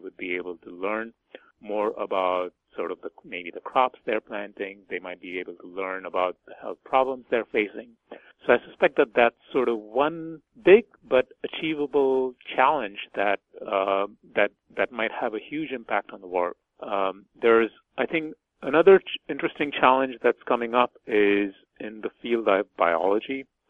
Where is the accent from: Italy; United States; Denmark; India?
India; when I was growing up in India.